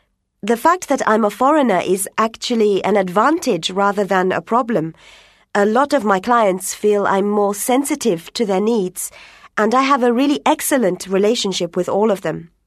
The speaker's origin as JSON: {"language": "English", "country": "Lithuania", "second_language": "English", "lives_now": "United Kingdom", "said": "I come from Lithuania and I run Today Translations, one of the top translation companies in the UK."}